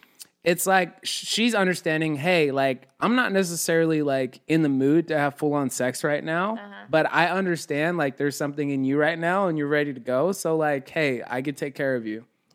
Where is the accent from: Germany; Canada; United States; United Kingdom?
Germany; I was born and raised in Germany